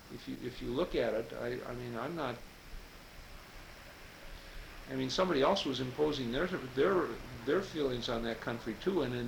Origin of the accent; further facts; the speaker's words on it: United States; As opposed to me being British or French or Australian or something